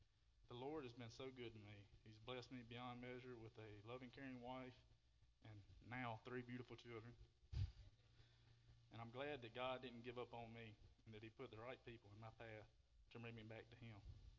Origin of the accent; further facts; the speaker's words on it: Brandon, Mississippi, United States; I grew up here in Brandon, Mississippi, in a family that didn't attend church